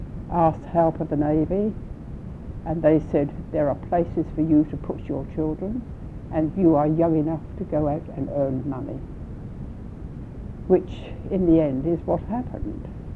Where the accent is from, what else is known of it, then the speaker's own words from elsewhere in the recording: Lyndhurst, South East England, United Kingdom; born there; I was born in 1928 in Lyndhurst in the New Forest.